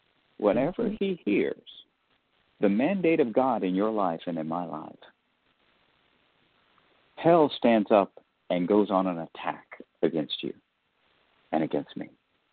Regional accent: the South, United States; I'm just going to get real southern on you because I am from the South, although it doesn't seem like it.

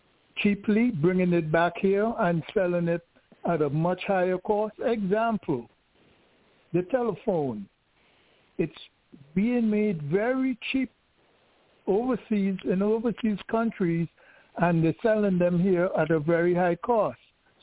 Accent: Trinidad & Tobago; moved away; I'm from Trinidad, originally by birth. So I spent a few years in Trinidad as a youth, but all my adult life I have been here.

